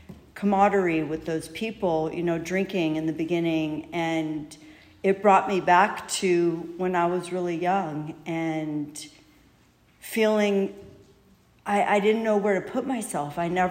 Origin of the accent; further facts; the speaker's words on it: Encino, California, United States; Okay, I grew up in Encino. So I grew up in Encino in a, you know, nice Jewish family.